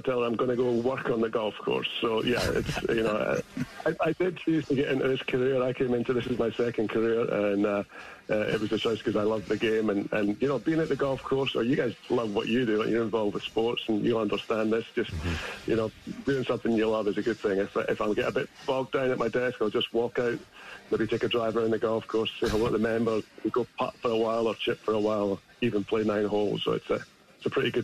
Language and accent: English; Scotland, United Kingdom; accent: Scottish; Yeah, it's not a bad thing to have a Scottish accent in the golf business, I will say that.